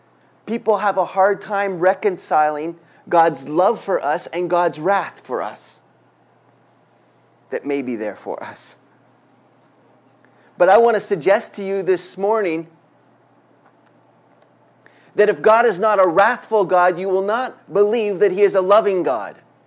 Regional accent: Canada; I'm Canadian, by the way.

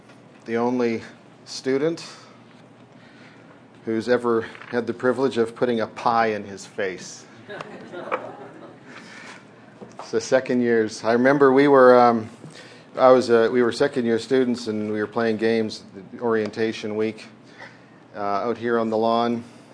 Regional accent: Canada; now in Texas, United States; So really, I'm from Canada originally. I don't feel Canadian. Not that I don't like Canada. I just like Texas better. So I call Texas home.

